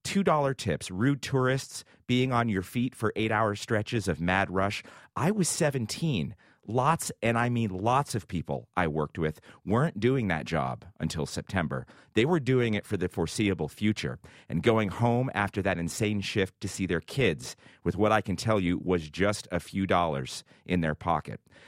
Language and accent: English; Hershey, Pennsylvania, United States; Hershey Park, it was by far the biggest summer employer for the 16 to 24 set in my hometown of Hershey.